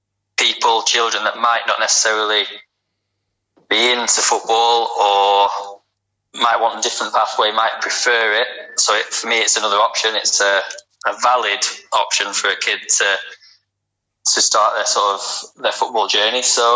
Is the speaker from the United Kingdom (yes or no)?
yes; England, United Kingdom; also born or lived in Malta / Spain / Scotland; now in Malaysia; So yeah, I'm an English futsal coach, currently working in Malaysia.